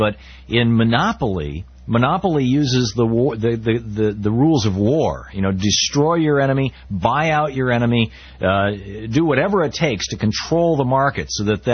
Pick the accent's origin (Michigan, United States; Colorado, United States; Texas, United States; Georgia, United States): Michigan, United States; Lansing; I remember when I was when I grew up in Lansing, Michigan, in a working class neighborhood, and a lot of my friends' parents worked at Oldsmobile